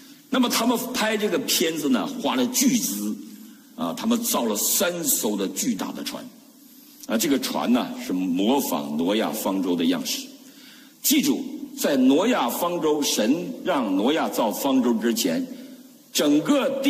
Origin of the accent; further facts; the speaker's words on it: China; 尤其我们在中国无神论教育长大的时候